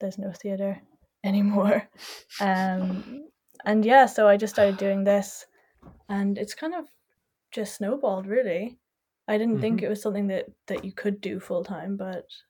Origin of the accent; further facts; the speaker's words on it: Ireland; moved away; So that was just a few months after I moved here from Ireland.